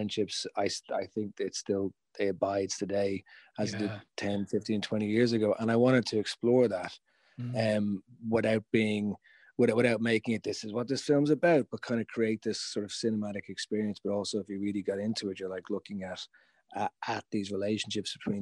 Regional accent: Dublin, Leinster, Ireland; born or raised there

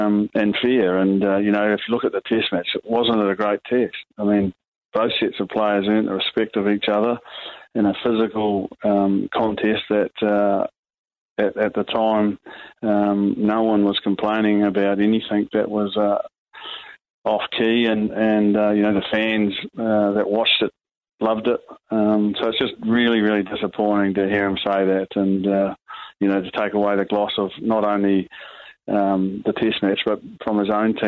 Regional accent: New Zealand; And as a New Zealander, I'd expect him to know the New Zealand psyche

